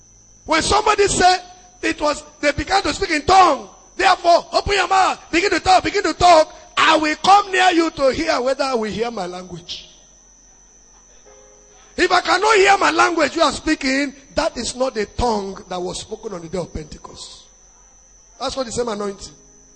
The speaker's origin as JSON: {"language": "English", "town": "Akwanga", "region": "Nasarawa", "country": "Nigeria", "second_language": "English", "lives_now": "Lagos, Nigeria", "said": "I am in Lagos here, but I am from Akwanga. Now, we speak largely Hausa in our areas, the general language."}